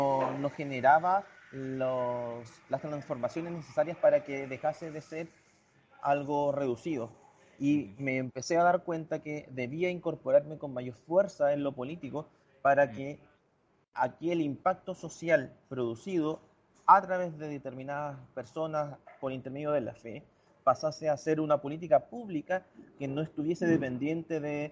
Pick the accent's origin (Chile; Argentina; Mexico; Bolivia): Chile; Yo estudié en la Universidad de Chile, que es la universidad estatal y pública por excelencia en mi país